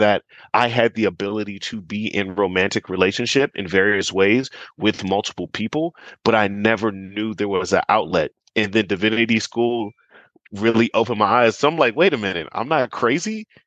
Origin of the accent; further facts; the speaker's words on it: United States; born there; I am an American born.